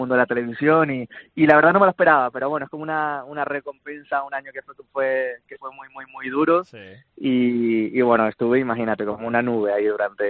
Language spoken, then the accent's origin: Spanish; Canary Islands, Spain; accent: Canarian; now in United States; yo decir en la televisión aquí que soy canario